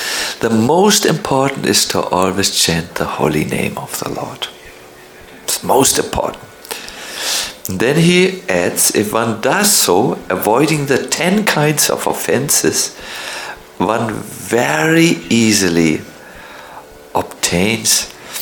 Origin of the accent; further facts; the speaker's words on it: North Germany, Germany; I'm from North Germany. We are not humble people.